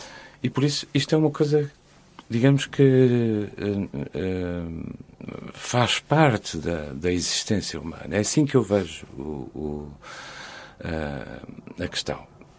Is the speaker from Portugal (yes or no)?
yes; Portugal; born there; Eu, na verdade, não sou religioso, mas nasci em Portugal, tive uma educação católica